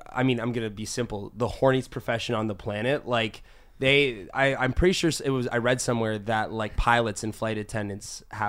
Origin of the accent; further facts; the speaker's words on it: Canada; you know, because we're from Canada and EDM, dance music, whatever you want to call it, is of course really popular with hockey players.